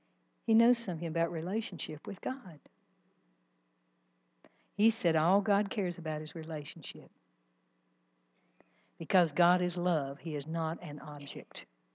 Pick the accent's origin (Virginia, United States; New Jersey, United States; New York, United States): Virginia, United States; Now, I was raised in Southwest Virginia where people turn the air blue regularly. That was nothing new to me.